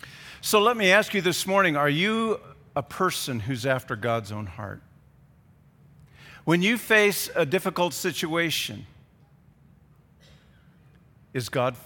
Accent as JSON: {"language": "English", "region": "Midwest", "country": "United States", "said": "We're from the Midwest. We're independent. We're get-or-done people."}